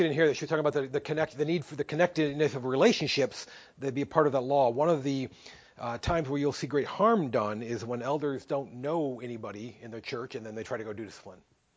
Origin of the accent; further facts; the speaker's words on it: Detroit, Michigan, United States; I came here from Detroit, and you know, Detroit, the automotive industry there would always roll out prototypes for its cars.